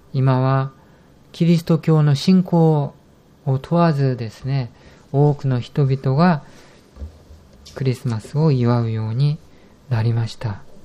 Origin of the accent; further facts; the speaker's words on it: South Korea; Japanese is a second language; 私の生まれ育った韓国は日本と風習というか文化において似ているところが多いんですけれど、